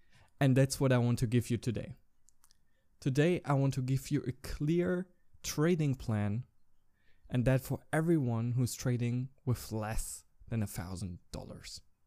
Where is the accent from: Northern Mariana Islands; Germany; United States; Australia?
Germany; English is a second language; I'm 20 years old, I come from Germany